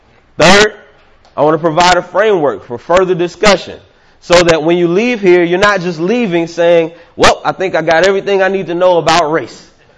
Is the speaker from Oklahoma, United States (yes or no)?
no; Atlanta, Georgia, United States; Now, I'm from the South, as I said, Atlanta, Georgia.